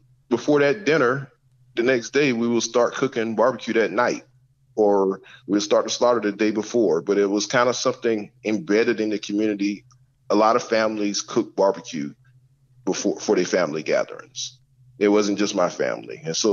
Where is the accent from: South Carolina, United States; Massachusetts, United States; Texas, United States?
South Carolina, United States; Growing up in South Carolina in public schools, went to North Carolina A&T and studied bioenvironmental engineering.